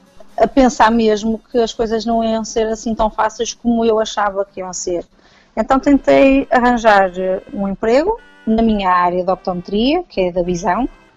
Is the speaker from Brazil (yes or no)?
no; Portugal; now in London, United Kingdom; porque eles até gostam muito de nós, como portugueses, porque nós estamos enrascados a fazer tudo. Porque no nosso país também nos educam para isso